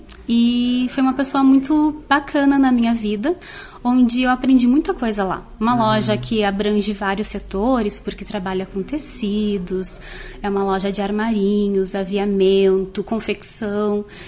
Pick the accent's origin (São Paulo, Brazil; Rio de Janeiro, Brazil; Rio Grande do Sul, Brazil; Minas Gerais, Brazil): Rio Grande do Sul, Brazil; Lagoa Vermelha; also born or lived in Porto Alegre; Eu sou natural de Porto Alegre. Aí eu nasci lá, morei lá até meus 8 anos e vim para Lagoa com os meus pais.